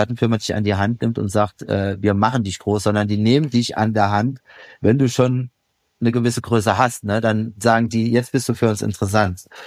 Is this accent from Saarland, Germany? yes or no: yes; Saarland, Germany; now in London, United Kingdom; ich komme aus dem Saarland, na, da muss man nicht unbedingt hin, ne, wenn man aus London kommt. Und deswegen bin ich nach London gezogen, einfach nur wegen der Liebe.